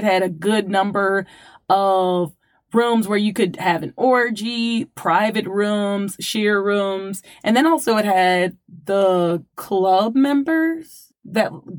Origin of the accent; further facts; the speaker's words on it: New Orleans, Louisiana, United States; And you grew up in California. I grew up in New Orleans. We grew up in hood.